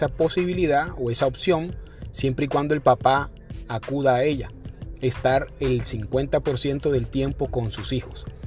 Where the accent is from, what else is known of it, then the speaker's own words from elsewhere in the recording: Colombia; moved away; al yo vivir en este país, siendo de origen colombiano, me di cuenta de que había muchas cosas que yo podía hacer mejor con mis hijos